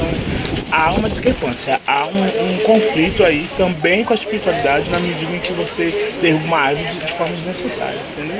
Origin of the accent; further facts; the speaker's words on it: São Paulo, Brazil; Sou sacerdote Canomblé. Sou de São Paulo.